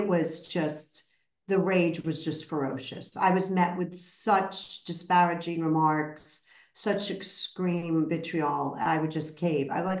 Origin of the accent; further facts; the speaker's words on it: Brooklyn, New York, United States; Even though I'm a strong girl, I'm from Brooklyn, but I couldn't match his rage.